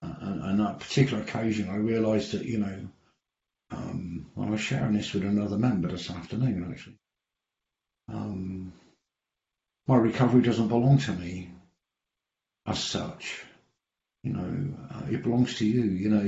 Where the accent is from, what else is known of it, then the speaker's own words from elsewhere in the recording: Birkenhead, North West England, United Kingdom; also born or lived in Liverpool; When I was born in Liverpool. I was brought up the first early days of my life in a place called Birkenhead, which is across the river, just across the Mersey.